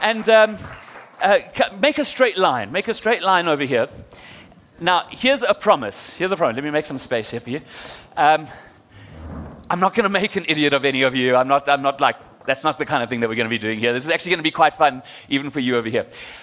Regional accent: Johannesburg, Gauteng, South Africa; now in Cape Town, South Africa; I'm the youngest of four children. I grew up in Joburg, although I live in Cape Town now.

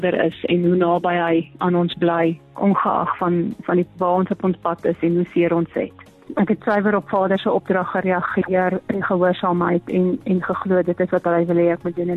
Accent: Pretoria, Gauteng, South Africa; moved away as an adult; also born or lived in Natal; now in Bloemfontein, South Africa; Nee, ek is gebore in Pretoria. Daar skool gegaan en gestudeer.

